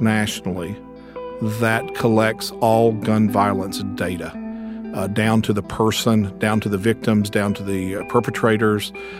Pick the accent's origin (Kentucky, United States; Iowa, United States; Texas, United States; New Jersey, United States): Kentucky, United States; Harlan; also born or lived in New York / California; I've lived in New York and California and different places, so some of that is gone. But I'm from Harlan, so there's a certain level of me that's not going to change.